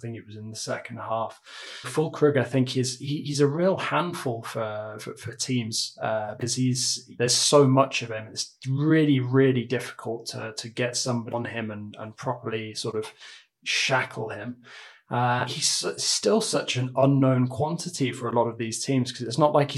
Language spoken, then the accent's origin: English; England, United Kingdom; And to see him back, certainly as an Englishman, is very encouraging.